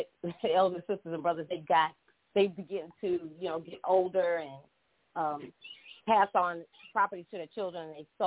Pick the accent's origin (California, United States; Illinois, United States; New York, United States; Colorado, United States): Illinois, United States; Chicago; I grew up in Chicago.